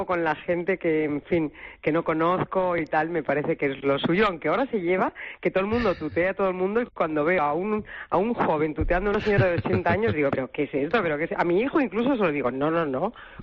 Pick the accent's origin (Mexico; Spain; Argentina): Spain; Extremadura; also born or lived in Catalonia / Madrid; Empecé en mi tierra, en Extremadura, después me fui a Cataluña, allí hice 12 años de radio, y luego me fui a Madrid